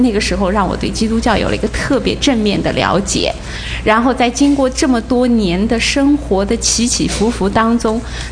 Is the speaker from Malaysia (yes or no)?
no; China; now in United States; 我是生在中国大陆，像你们大家都知道的，生在中国大陆的孩子